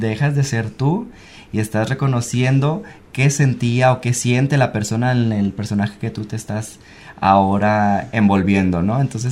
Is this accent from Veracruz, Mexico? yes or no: no; Colima, Mexico; Soy de Colima, allá lo empecé a hacer.